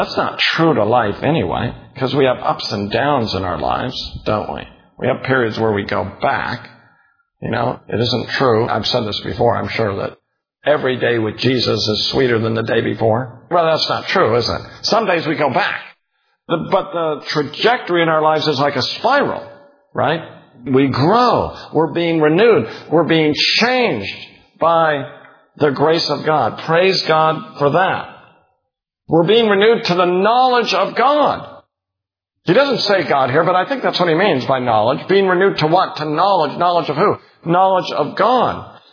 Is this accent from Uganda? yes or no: no; United States; It doesn't strike us as Americans as much. You know, I'm half German and I'm half Irish, and a lot of us are like that, kind of mutts, aren't we?